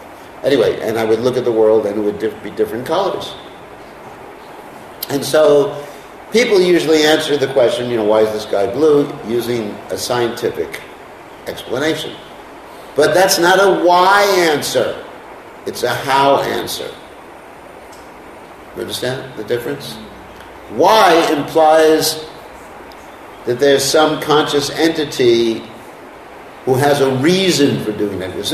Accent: United States; why do I speak English? Because I was brought up in America.

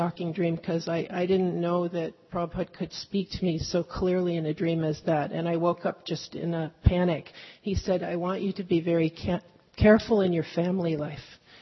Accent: Venice, California, United States; I grew up in Venice, so he was walking on Venice Beach, and I was going to the beach there.

